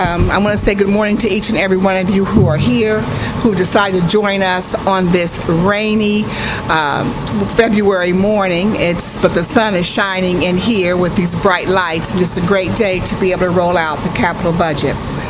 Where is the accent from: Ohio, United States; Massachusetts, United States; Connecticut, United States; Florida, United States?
Ohio, United States; Columbus; because growing up in Columbus, I lived on the Near East Side, and I used to go to Maryland Pool to swim.